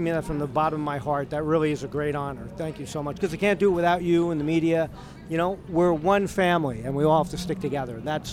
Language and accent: English; Woodbridge, New Jersey, United States; Yes, I did. Woodbridge, Avenel.